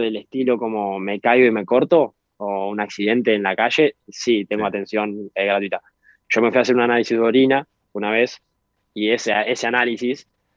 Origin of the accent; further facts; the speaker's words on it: Argentina; yo siendo argentino o ellos mismos siendo neozelandeses, hay que pagarlo y es caro. Y bueno, eso en nuestro país, por suerte, no es, es público y gratuito.